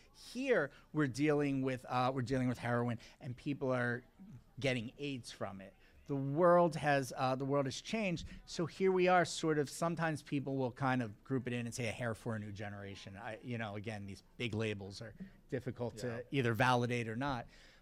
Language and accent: English; Philadelphia, Pennsylvania, United States; When I was young and I would go to New York, I'm from Philadelphia, it's 90 miles away